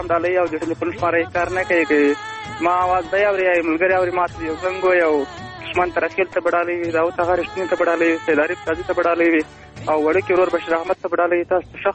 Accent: Afghanistan; تر څو موږ افغانان یو

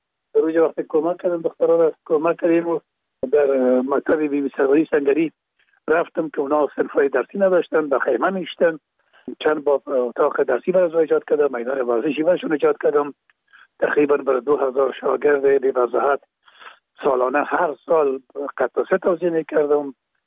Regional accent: Kabul, Afghanistan; اونجا در شهید کابل به دنیا آمدیم و اونجا مکتب خواندیم

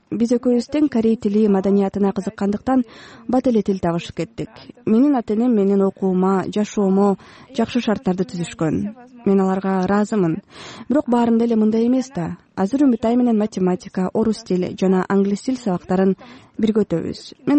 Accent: Moscow, Russia; Москва менин кичи мекеним. Бул жакта өзүмдү ыңгайлуу сезем. Кыргызстанда болсо мага жагат. Ата-энемдин өзгөндөгү Ничке сай айылына жылда барып турам.

